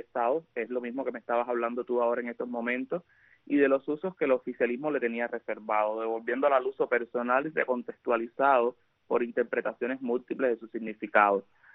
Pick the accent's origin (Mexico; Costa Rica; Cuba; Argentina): Cuba; moved away; siempre lo he dicho desde el 5 de enero que salí de Cuba, Yo salí por presiones